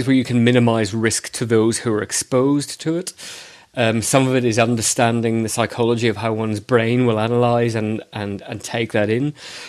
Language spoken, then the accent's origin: English; Belfast, Northern Ireland, United Kingdom; I think part of it is because of growing up in Belfast, I've seen what other people have been exposed to.